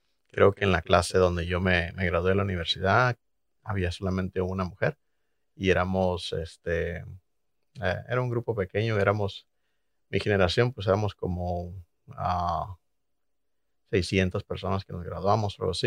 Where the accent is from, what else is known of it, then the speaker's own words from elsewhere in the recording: Mexico; me ven como hispano, como mexicano